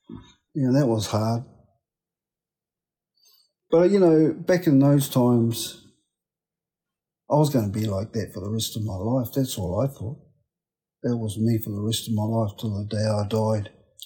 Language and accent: English; Taranaki, New Zealand; also born or lived in East Coast; I just said I was from Taranaki.